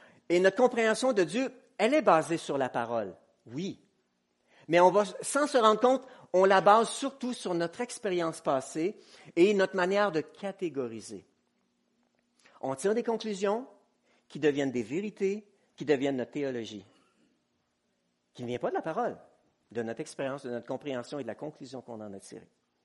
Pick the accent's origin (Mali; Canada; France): Canada; Quebec; moved away as an adult; Je me souviens quand je suis arrivé en Afrique, je venais du Québec et j'aimais la précision.